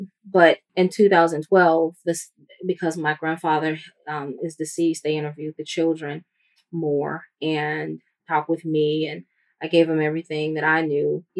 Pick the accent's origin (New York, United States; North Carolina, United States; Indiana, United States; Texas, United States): Indiana, United States; Gary; until I became a reporter in my hometown. And in 2012, I reopened the case with the Gary Police Department